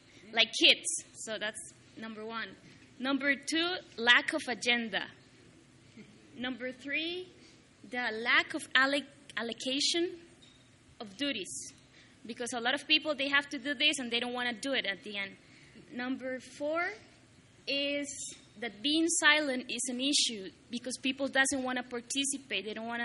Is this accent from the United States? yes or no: no; Costa Rica; English is a second language; I'm from Costa Rica.